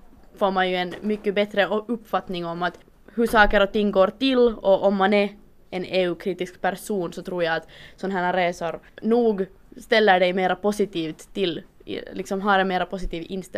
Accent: Finland; hemma i Finland.

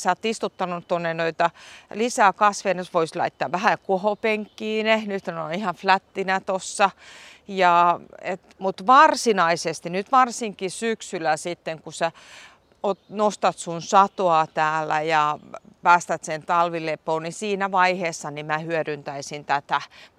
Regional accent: Vihti, Uusimaa, Finland; Ennen vanhaa maalla, mä itse kun olen Vihdistä

